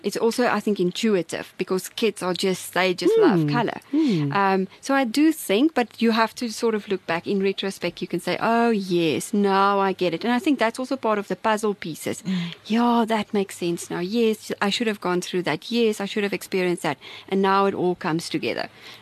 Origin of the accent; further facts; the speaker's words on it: Bloemfontein, Free State, South Africa; I'm from Bloemfontein.